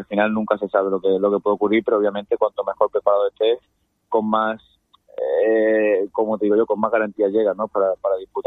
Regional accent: Málaga, Andalusia, Spain; yo soy de Málaga, pero toda la familia de parte de mi padre son guineanos, así que yo desde pequeño, pues bueno, siempre he estado muy arraigado a Guinea Ecuatorial

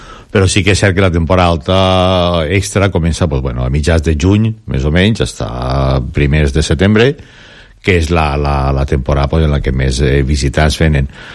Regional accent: Dénia, Valencian Community, Spain; almenys per als que som de Denia, o majors de Denia

